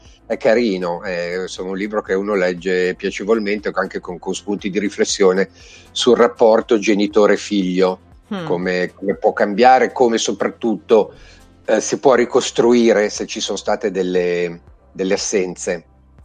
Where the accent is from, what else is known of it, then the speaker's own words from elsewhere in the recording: Bergamo, Lombardy, Italy; Vabbè, sono di Bergamo, che vuoi farci?